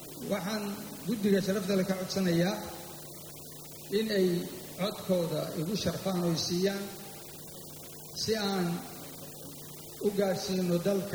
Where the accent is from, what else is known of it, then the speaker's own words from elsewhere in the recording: Bosaso, Bari, Somalia; born there; waxaan ku dhashay magaalada Boosaaso waxaan wax ku bartay dalka gudihiisa